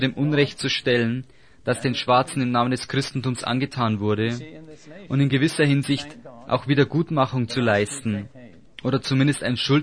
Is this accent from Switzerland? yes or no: no; United Kingdom; Ich muss dazu sagen, dass ich als Brite wenig über die amerikanische Geschichte weiß.